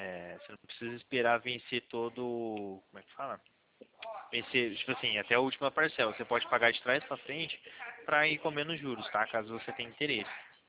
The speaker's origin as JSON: {"language": "Portuguese", "region": "São Paulo", "country": "Brazil", "said": "a gente é do estado de São Paulo."}